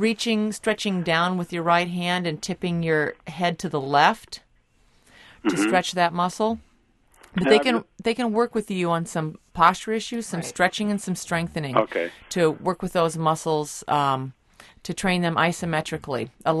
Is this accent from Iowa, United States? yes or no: yes; Iowa, United States; Well, I'm from Iowa, but I can't say that I know anything about alfalfa pills.